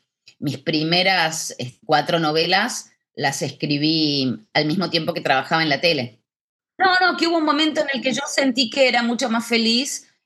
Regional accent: Buenos Aires, Argentina; Yo nací en Buenos Aires, yo siempre digo que soy más porteña que el dulce de leche y que el obelisco. Soy sumamente porteña, los porteños somos unos argentinos bastante particulares.

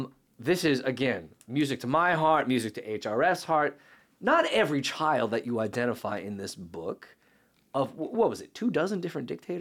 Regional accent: Portland, Oregon, United States; I'm from Portland, Oregon, beautiful little town where, you know, people can even succeed from.

